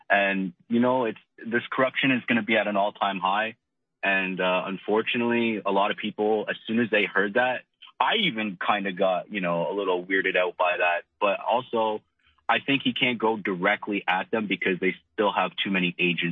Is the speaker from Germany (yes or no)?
no; Canada; I've watched every single debate being a Canadian because American politics deeply affect us no matter what.